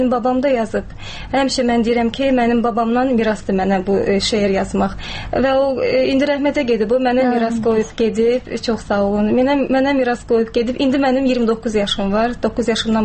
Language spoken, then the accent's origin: Azerbaijani; Ganja, Azerbaijan; moved away; Bir də ki, mən gəncəliyəm, biraz mən burada 6 ildə ailə həyatı qurmuşam. Uşam burada yaşayıram.